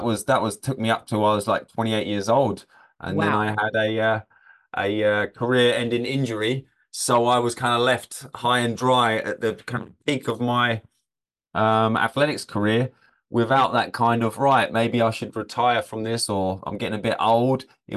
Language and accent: English; England, United Kingdom; now in United States; England originally, and I'm up in the Great Lakes now, northern Michigan.